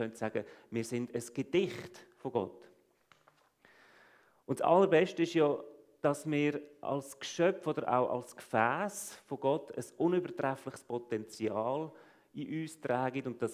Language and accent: German; Central Switzerland, Switzerland; accent: Lucerne dialect; Ich bin in der Innerschweiz aufgewachsen, bin lange auf der Suche gewesen, spirituell. Ich war eigentlich Forstingenieur ursprünglich. Ich bin vor 10 Jahren zum Glauben gekommen an Jesus Christus